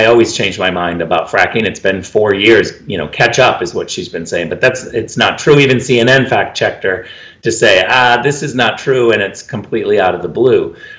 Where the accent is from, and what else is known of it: California, United States